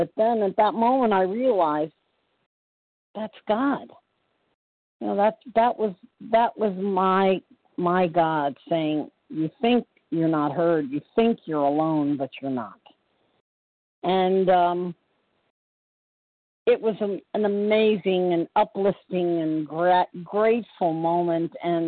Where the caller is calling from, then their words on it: Florida, United States; I am calling from Central Florida.